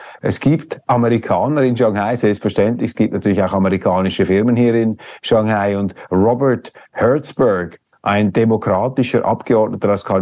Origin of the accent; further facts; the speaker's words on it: Switzerland; China, für mich als Schweizer, ich unterstreiche das, ist keine Bedrohung für den Westen